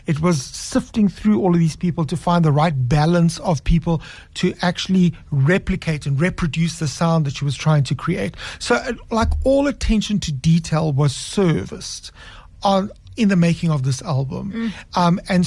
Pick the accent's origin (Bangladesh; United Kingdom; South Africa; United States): South Africa; And so to think that we came from the Rainbow Nation, like, it's like, wow.